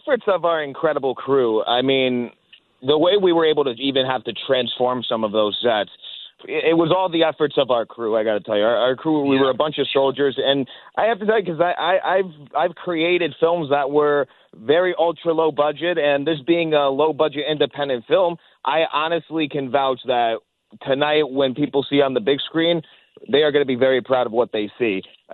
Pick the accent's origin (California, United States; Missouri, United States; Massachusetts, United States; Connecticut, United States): Connecticut, United States; Monroe; especially we've even shot some scenes in my hometown of Monroe, Connecticut, which is always a pleasure.